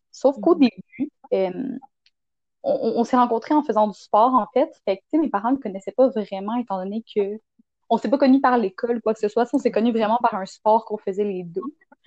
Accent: Quebec, Canada; Alors que moi, je suis québécoise de souche, là, très, très, très québécoise.

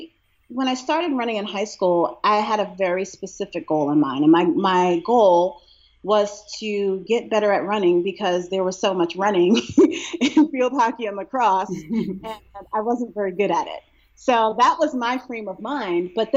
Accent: Brooklyn, New York, United States; Even though I grew up in Brooklyn, we were always outside. We were outside all day back then.

